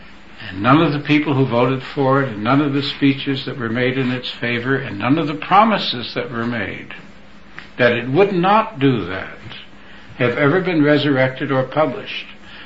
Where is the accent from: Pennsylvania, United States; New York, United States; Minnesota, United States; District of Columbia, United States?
New York, United States; I said, I don't have to. I come from New York. I know that crowd.